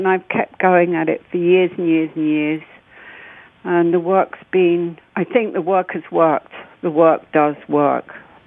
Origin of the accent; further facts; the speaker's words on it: United Kingdom; born there; also born or lived in United States; I'm actually American, but I was born in the UK.